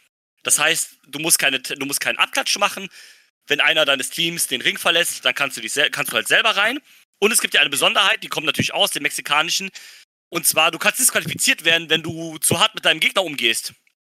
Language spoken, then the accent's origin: German; California, United States; now in Germany; ich bin aus Kalifornien.